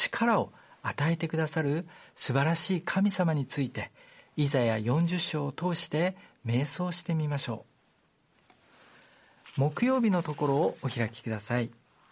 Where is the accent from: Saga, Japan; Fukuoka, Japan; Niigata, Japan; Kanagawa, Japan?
Fukuoka, Japan; Munakata; 私の実家の目の前には、3年前に世界遺産になった 宗像大社があります。